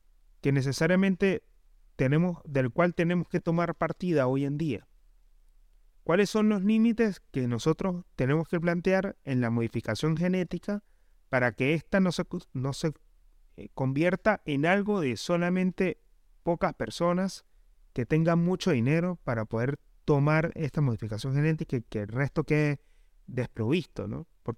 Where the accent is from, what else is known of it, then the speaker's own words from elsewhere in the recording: Mérida, Venezuela; born there; esto es un pueblo que queda a las afueras de la ciudad donde yo nací, en Mérida, Venezuela.